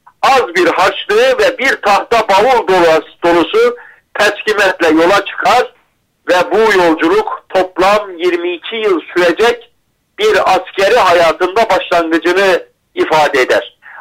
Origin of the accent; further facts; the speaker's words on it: Erzincan, Turkey; Ben Erzincanlıyım.